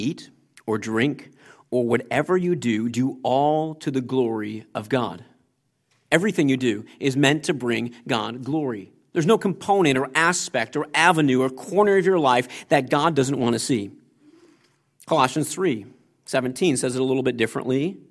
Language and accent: English; United States; I'm from America. My wife's from France.